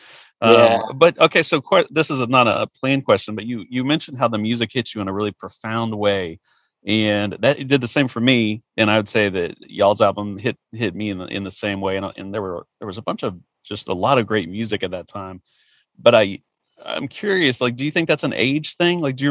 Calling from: Dallas, Texas, United States; I keep saying y'all, sorry, I'm calling you from Dallas

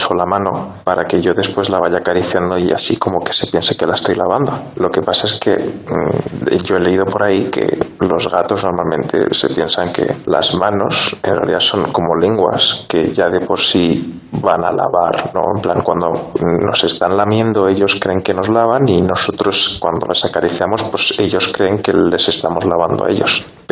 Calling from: Collado Villalba, Community of Madrid, Spain; de Villalba, Madrid.

